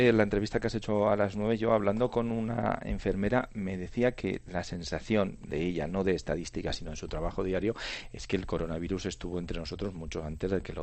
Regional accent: Spain; Yo no me imaginaba que hoy, 2 de abril, íbamos a estar hablando de que en mi país habían muerto 10.000 personas por el coronavirus.

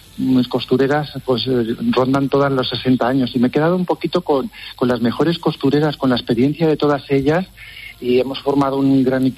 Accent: Miguel Esteban, Castilla-La Mancha, Spain; Sí, bueno, mira, Miguel Esteban es mi pueblo. Es un pueblo de mucha tradición de confección.

